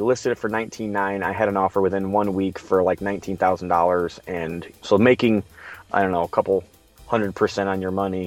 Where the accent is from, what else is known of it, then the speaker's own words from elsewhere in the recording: Midwest, United States; I'm from the Midwest, so I'm a little bit more insulated